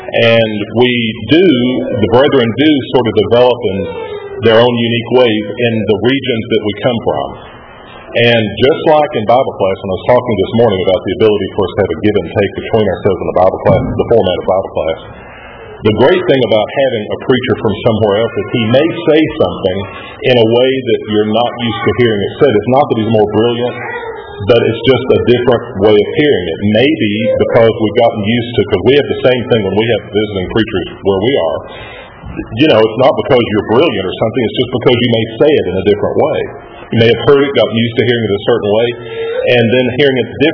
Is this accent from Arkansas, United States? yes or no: no; Texas, United States; I'd brag, being Texan, I'd have to brag about it.